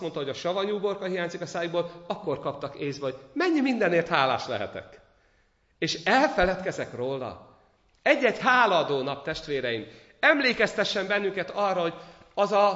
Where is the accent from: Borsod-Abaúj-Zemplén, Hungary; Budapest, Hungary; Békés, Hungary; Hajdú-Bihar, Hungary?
Békés, Hungary; ahol én felnőttem a békési gyülekezettel